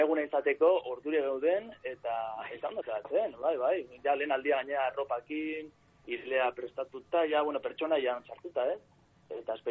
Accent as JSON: {"language": "Basque", "town": "San Sebastián", "region": "Basque Country", "country": "Spain", "said": "etxetik gertu nidu donostiarra naiz"}